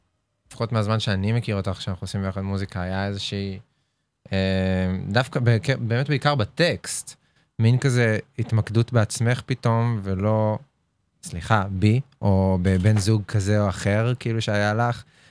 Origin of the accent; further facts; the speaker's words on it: Nes Ziona, Central District, Israel; כולנו מנס ציונה.